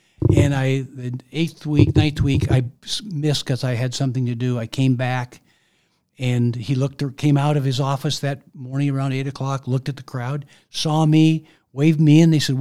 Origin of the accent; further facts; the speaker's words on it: Maple Valley, Washington, United States; growing up in Maple Valley, I wanted to stay around home.